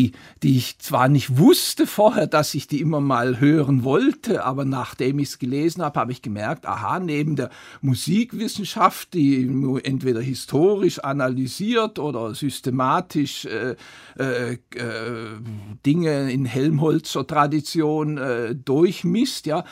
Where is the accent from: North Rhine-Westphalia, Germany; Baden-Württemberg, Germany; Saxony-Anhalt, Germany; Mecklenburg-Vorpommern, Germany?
Baden-Württemberg, Germany; Konstanz; bin in die Bibliothek in Konstanz, meine Heimatstadt, gegangen